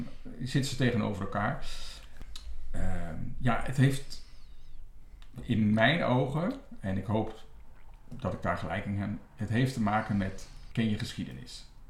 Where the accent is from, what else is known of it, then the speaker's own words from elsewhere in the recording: Gorinchem, South Holland, Netherlands; Ik kom niet uit Amsterdam. Ik kom uit Gorinchem. Een prima plaats om te wonen.